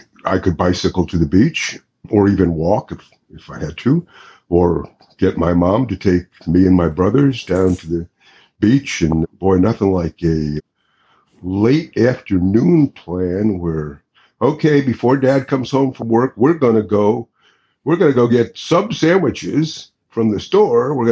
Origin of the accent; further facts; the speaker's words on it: Ocean Township, New Jersey, United States; The hospital that I was born in is in Oceanport. Ocean Township is what I call my hometown.